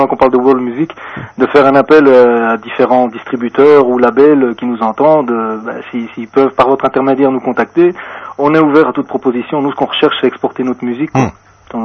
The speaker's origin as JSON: {"language": "French", "country": "Belgium", "tie": "born there", "said": "je suis né en Belgique, hein. Je suis d'origine andalouse, mais je suis né en Belgique."}